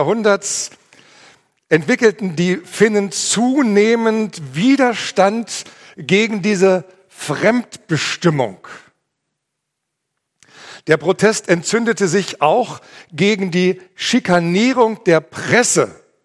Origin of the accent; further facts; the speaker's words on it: Hanover, Lower Saxony, Germany; born there; Ich selbst bin gebürtig in Hannover, also so ein richtiger Niedersachse.